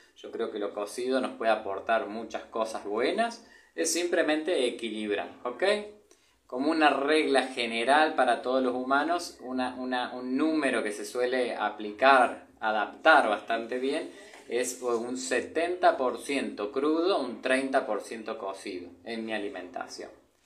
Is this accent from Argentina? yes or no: yes; Argentina; soy asistente en alimentación y nutrición. Soy de Argentina, pero ahora estoy viajando. Hace 1 año y 2 meses que estoy viajando, estoy ahora en Guatemala.